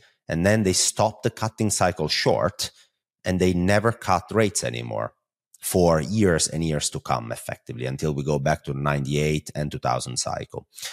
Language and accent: English; Italy; accent: Italian; English is a second language; So you have the pleasure to listen to my Italian accent for half an hour.